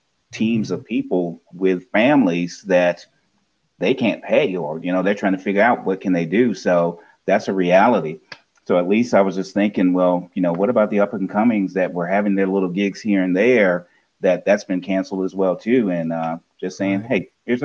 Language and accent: English; Portsmouth, Virginia, United States; the Visitors Bureau of the actual town, my hometown, Portsmouth, Virginia, is sponsoring all of this.